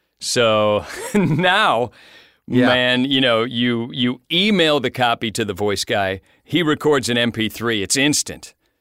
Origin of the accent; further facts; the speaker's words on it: Buffalo, New York, United States; I wanted to be a rock and roll disc jockey at my hometown station, 97 Rock in Buffalo, New York.